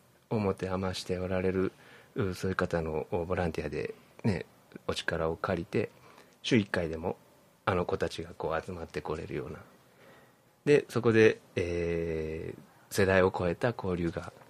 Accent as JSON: {"language": "Japanese", "region": "Kyoto", "country": "Japan", "said": "そういうお店が結構地元、佐賀広沢の方出身なんですが、はいはい、京都でもあったもので、"}